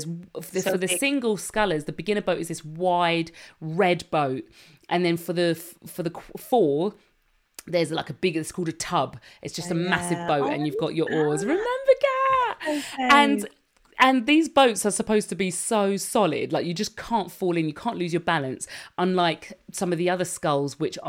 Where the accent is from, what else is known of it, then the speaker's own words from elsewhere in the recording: London, United Kingdom; For people who don't know, we grew up on the River Lee, which is a river that goes into the River Thames. It's from... It goes from North London.